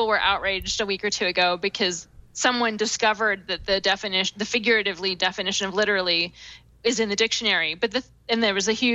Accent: Seattle, Washington, United States; I'm from Seattle originally, so I tend to say you guys when I'm addressing a group of people

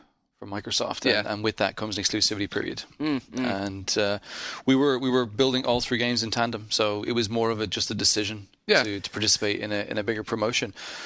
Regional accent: Ireland; moved away as an adult; now in United States; When I go back to Ireland, I get a lot of flack from family and friends who are like, "Listen to you, Yank." I'm like, "What? No, it's not." So I moved to the US 5 years ago, nearly 6 years ago actually

